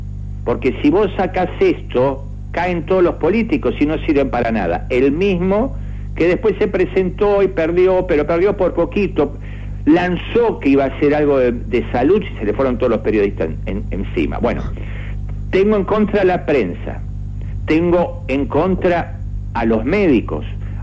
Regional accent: Argentina; siendo argentino

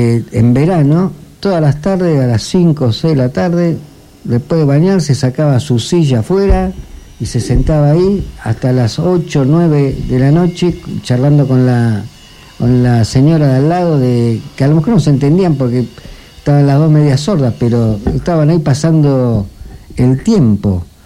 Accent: Avellaneda, Buenos Aires Province, Argentina; Entonces, yo soy oriundo de Avellaneda, cerca de Quilmes, de Florencio Varela, de Lanús, de Lomas

